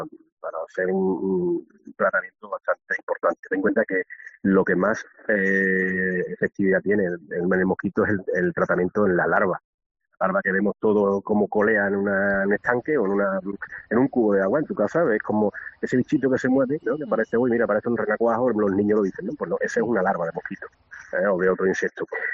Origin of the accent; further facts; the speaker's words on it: Villarrasa, Andalusia, Spain; invitaros también a mi pueblo, como lo puede ser de otra forma, a Villarrasa